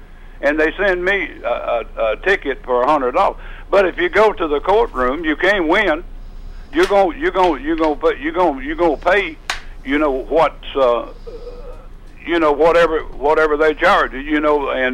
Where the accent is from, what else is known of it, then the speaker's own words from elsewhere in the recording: Tennessee, United States; I live in Smyrna. I went to Murfreesboro. I was born and raised in Rutherford County.